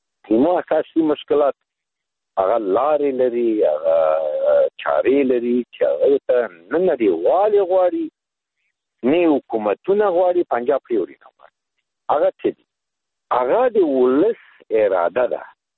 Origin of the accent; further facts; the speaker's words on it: Afghanistan; مونږ افغانان یو،